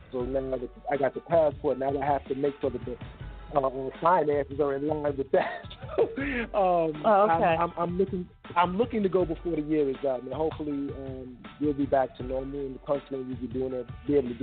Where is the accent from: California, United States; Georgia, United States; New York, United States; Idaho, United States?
New York, United States; New York City; My parents are from Jamaica. I'm first generation born here, born and raised in the Bronx.